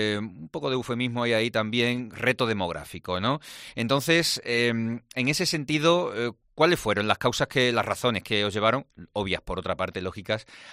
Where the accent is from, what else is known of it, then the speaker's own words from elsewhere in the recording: Extremadura, Spain; Somos extremeños y estamos destinados, nuestro destino es emigrar, formarnos como mucho y salir fuera.